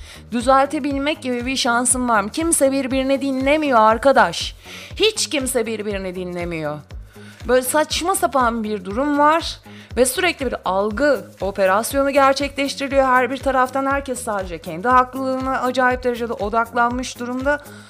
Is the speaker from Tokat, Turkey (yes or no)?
no; Amasya, Turkey; Bizim oralarda öyle bir yemek var bu arada. Amasya'da.